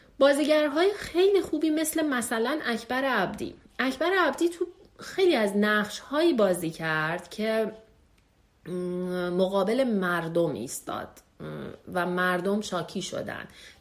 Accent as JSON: {"language": "Persian", "country": "Iran", "said": "من خودم ایرانی هستم، ما ایرانی هستیم"}